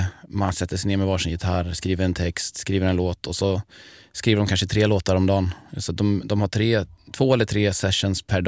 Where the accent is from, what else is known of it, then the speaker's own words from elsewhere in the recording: Sweden; Jag tycker jag är uppvuxen på landsbygden i Sverige, där jag är uppvuxen, och liksom började köra traktor när jag var 3